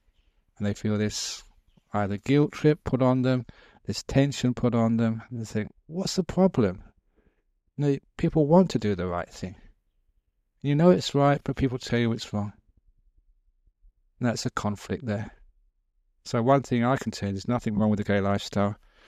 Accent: England, United Kingdom; I never served obviously in an army because I came from England. They weren't part of the Vietnam War.

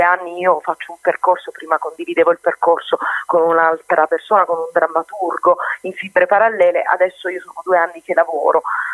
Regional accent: Bari, Apulia, Italy; poi io sono di Bari, quindi non è una cosa molto usuale

